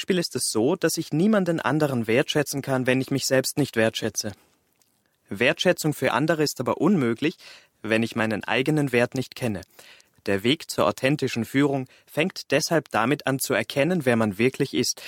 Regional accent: Austria; keine gmate Wiesen, wie man bei uns in Österreich sagt.

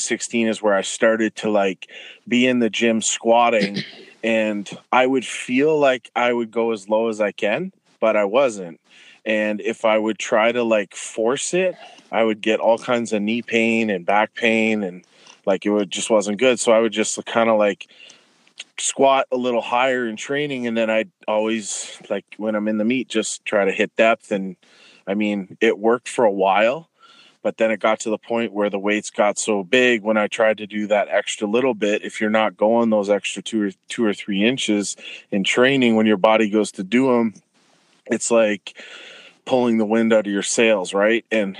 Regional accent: Windsor, Ontario, Canada; I'm from Canada, Windsor, Ontario. If you're from the States, it's right across from Detroit, right when you get off the Ambassador Bridge.

